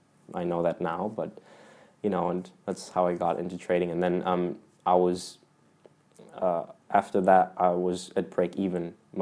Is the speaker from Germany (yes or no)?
yes; Germany; I'm from Germany.